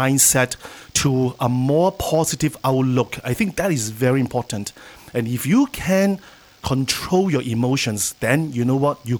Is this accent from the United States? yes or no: no; Singapore; now in Phuket, Thailand; Phuket is my home. I'm originally from Singapore, and I always share with people that now Phuket is my home.